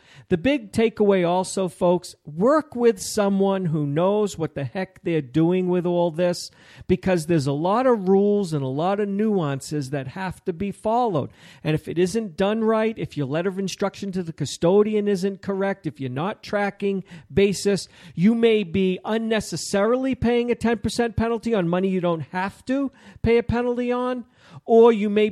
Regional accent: Kentucky, United States; It borders my home state of Kentucky. West Virginia is basically an extension of Eastern Kentucky.

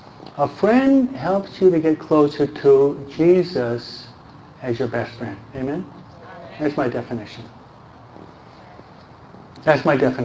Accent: New York, United States; I'm a New Yorker. He's from Tennessee. Okay? The New Yorkers, they move at a faster pace.

